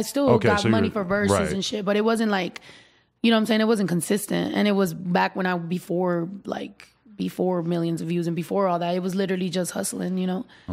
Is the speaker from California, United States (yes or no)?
yes; San Jose, California, United States; born there; I was born in San Jose